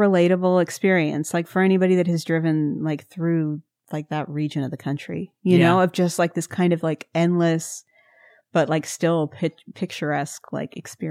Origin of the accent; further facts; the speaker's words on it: Missouri, United States; I mean, I'm from Missouri. You know, I don't have a lot to stand on. Like, I'm from another state that people probably don't know a lot about.